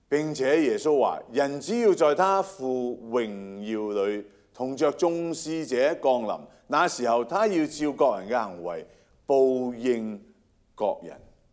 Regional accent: China; 我们中国人好像有个这样的讲法

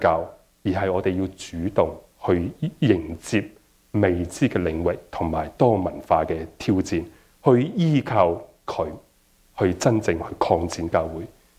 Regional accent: Guangdong, China; 哦，用我们广东话来讲，是展现了一种很阴质的一种特质的。

